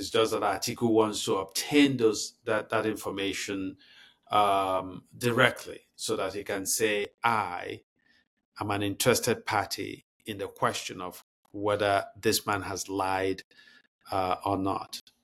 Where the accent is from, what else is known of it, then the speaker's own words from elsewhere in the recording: Nigeria; For me, as a Nigerian, when you have a country governed by a president